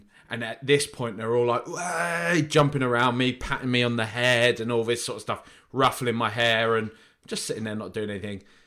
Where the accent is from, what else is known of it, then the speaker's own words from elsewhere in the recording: England, United Kingdom; And they've been like, find out I'm English.